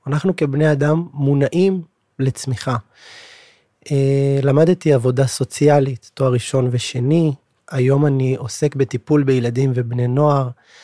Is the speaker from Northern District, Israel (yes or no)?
no; Bnei Brak, Tel Aviv District, Israel; אני גדלתי בבני ברק, יצאתי מהארון, גדלתי כחרדי בבני ברק, יצאתי בשאלה ואחר כך יצאתי מהארון